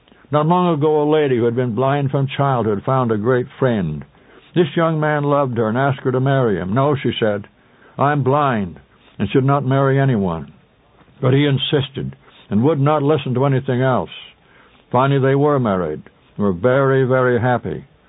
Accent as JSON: {"language": "English", "region": "Colorado", "country": "United States", "tie": "born or raised there", "said": "When I went back to my hometown where I grew up in Colorado, walked down the street, I saw the old barber shop."}